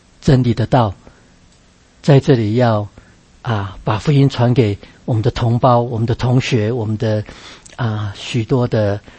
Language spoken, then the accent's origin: Chinese; Taiwan; 我是从台湾来的了哈。那我太太枫林也是台湾来的，那家里也都是从小在长老会教会长大